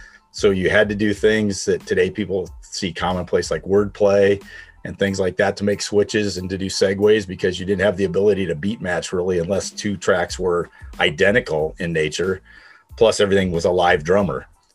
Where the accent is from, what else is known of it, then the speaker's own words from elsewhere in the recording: Des Moines, Iowa, United States; I'm from Des Moines, Iowa.